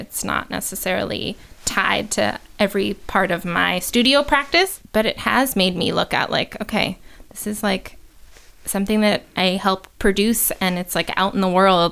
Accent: Los Angeles, California, United States; figuring out its relationship to like my hometown of Los Angeles

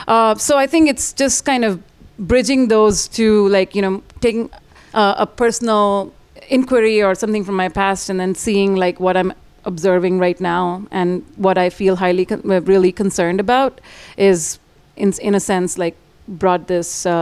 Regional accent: India; like growing up in India is not something that it wasn't around as a concept

